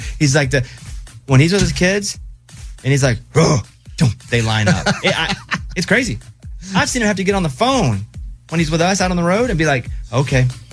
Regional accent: Arkansas, United States; I grew up in Arkansas, so I had to learn. This is what we did.

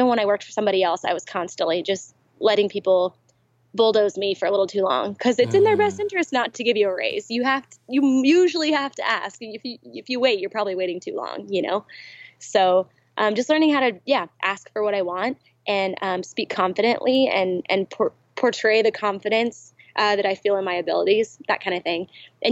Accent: Bowling Green, Kentucky, United States; also born or lived in California / Syracuse, New York; So we were born in California, but we grew up in Syracuse, New York. Go Syracuse, go Big Orange. And then we grew up in Bowling Green, Kentucky.

